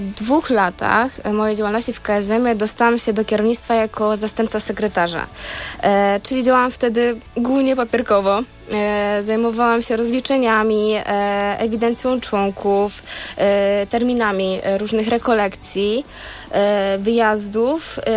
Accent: Łańcut, Subcarpathian Voivodeship, Poland; już w sercu do mojej rodzinnej miejscowości, do Łańcuta.

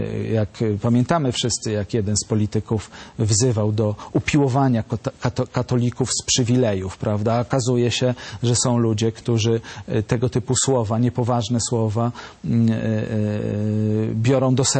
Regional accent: Szczecin, West Pomeranian Voivodeship, Poland; Także w Szczecinie, skąd pochodzę, była taka sytuacja.

